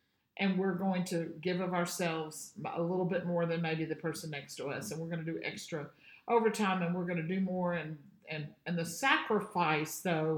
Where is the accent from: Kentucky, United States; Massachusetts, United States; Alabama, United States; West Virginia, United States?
Kentucky, United States; Beaver Dam; I'm from Beaverdam, Kentucky, Hartford, Kentucky, Ohio, you know, that part of Kentucky.